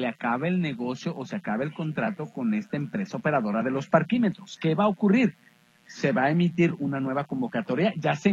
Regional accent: Guadalajara, Jalisco, Mexico; tiene que quedarnos claro como tapatíos, como ciudadanos de esta ciudad

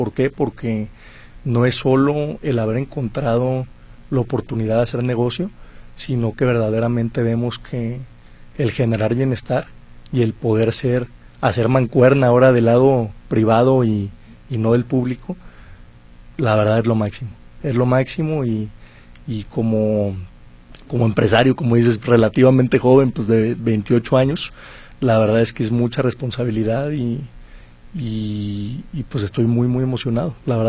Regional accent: Guadalajara, Jalisco, Mexico; Yo estudié aquí, soy igual tapatío, estudié 15 años en el American School.

